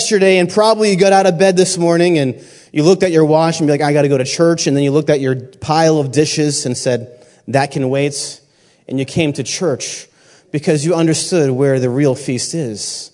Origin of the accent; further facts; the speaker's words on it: New England, United States; I'm from New England, and my parents taught me, like, you always go to church.